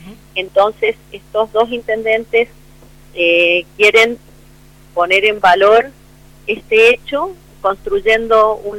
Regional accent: Lavalle, Mendoza, Argentina; es muy importante para nosotros, como en primer lugar, como lavallinos, como mendocinos y como argentinos.

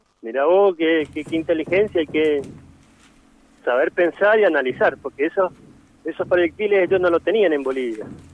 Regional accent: Argentina; yo soy argentino, pero trabajo mucho con la comunidad boliviana

